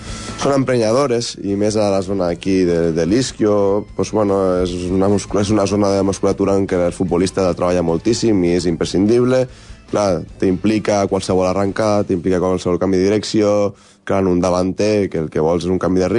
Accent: Móra la Nova, Catalonia, Spain; jo soc de Móra-la-Nova, soc del poble.

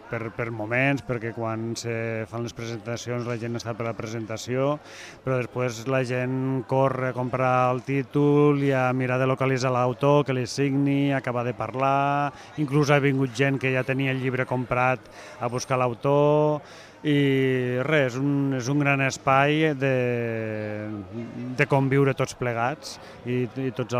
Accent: Catalonia, Spain; Sí, soc ebrenc. fa més de 50 anys que sóc ebrenc, però des del 8 de febrer sóc ebrenc normatiu

